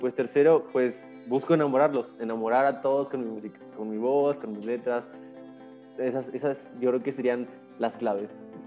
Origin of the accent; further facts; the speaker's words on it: San Luis Potosí, Mexico; No, yo soy de San Luis Potosí.